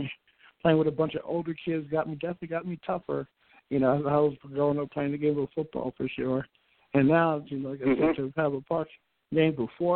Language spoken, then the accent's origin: English; Avenel, New Jersey, United States; I said I didn't want to leave my hometown. I want to stay in Avenel. So we knocked down my old house and rebuilt up a new house here because I didn't want to leave the people.